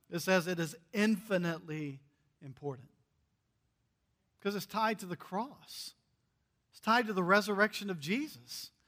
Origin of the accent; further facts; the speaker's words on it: North Carolina, United States; now in Alabama, United States; because I grew up in North Carolina, so I'm a big Tar Heels fan, for those that don't know. And I know I live in Alabama, but that's just the way it is.